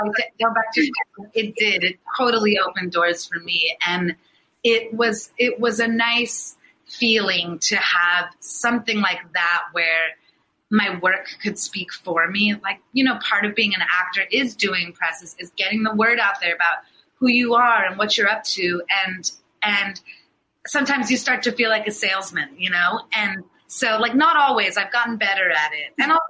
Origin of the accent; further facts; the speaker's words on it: United States; I can also act in English and I'm actually American.